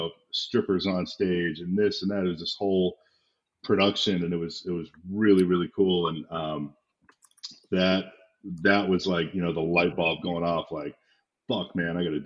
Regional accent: Worcester, Ohio, United States; We're based in Independence, it's a suburb, but no, I'm from a small town called Worcester.

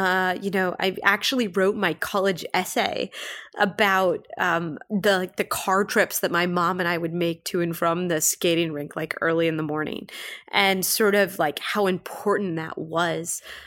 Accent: Minnesota, United States; So I grew up in Minnesota. And, you know, everybody either plays hockey or skates.

